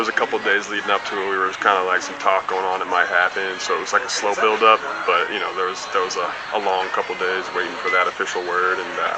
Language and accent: English; Boston, Massachusetts, United States; I grew up in Boston, loving the Red Sox